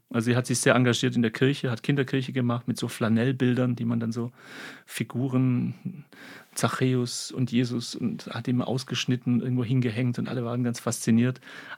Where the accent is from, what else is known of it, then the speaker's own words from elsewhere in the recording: Baden-Württemberg, Germany; Und im Schwaberland, wo ich aufgewachsen bin